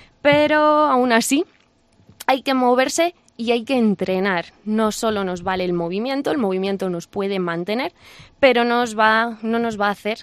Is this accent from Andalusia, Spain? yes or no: no; Madrid, Community of Madrid, Spain; Yo que vengo de Madrid